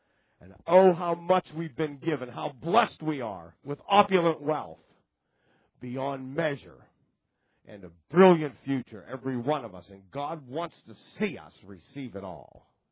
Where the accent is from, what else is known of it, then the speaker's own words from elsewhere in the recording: Canada; accent: Canadian; I'm from Canada. They say, eh. That's my Canadian accent.